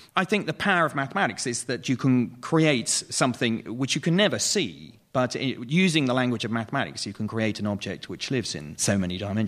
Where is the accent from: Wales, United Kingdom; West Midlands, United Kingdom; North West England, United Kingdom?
North West England, United Kingdom; accent: Manchester; my Manchester accent is...